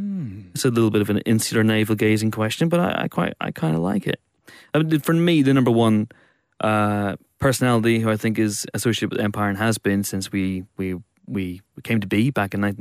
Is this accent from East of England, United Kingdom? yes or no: no; Northern Ireland, United Kingdom; So if I'm from the Adam's apple of Northern Ireland, he would be from the bit round the back near the jugular.